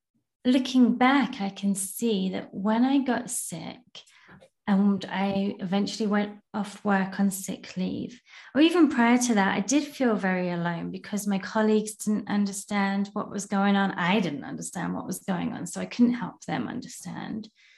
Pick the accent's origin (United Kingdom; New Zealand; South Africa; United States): United Kingdom; England; now in Canada; I remember going back home to England. I live in Canada. I'm born and raised in England.